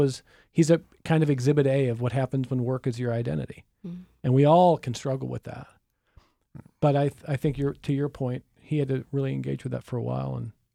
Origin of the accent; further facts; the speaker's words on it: Cleveland, Ohio, United States; but I'm from Cleveland originally